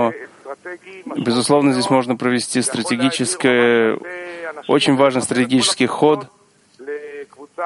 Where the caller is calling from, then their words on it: Eilat, Southern District, Israel; Мы говорим из Эйлата.